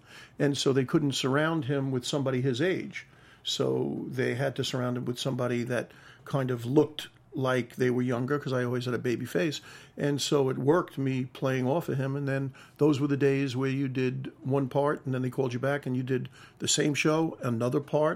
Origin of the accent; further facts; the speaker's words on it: New York, United States; accent: New York; of course I had my New York accent